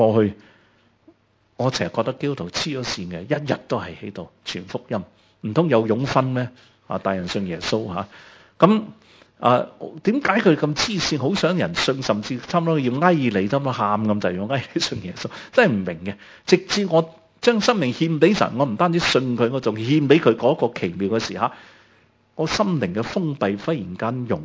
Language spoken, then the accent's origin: Cantonese; China; 因为我哋中国人经历嘅苦难咁大，我哋需要嘅真正嘅爱